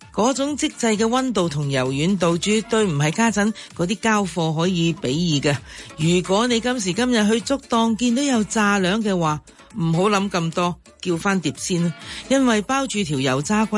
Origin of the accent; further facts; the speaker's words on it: Shek Tong Tsui, Hong Kong Island, Hong Kong; 我在石塘咀长大，童年、少年、青年岁月全部回忆都在那里的。